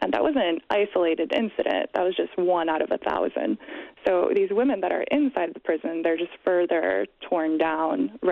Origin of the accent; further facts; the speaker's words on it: Chicago, Illinois, United States; I'm from Chicago, so I interviewed Deanne Benos, who's the founder of Women's Justice Initiative in Chicago